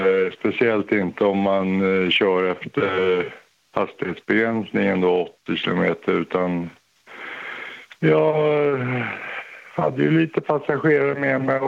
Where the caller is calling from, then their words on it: Mora, Dalarna County, Sweden